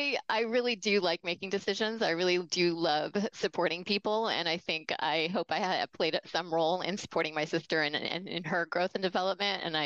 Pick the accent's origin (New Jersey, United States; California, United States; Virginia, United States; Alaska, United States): California, United States; It was a great time to grow up and a great town to grow up in. It was a college town.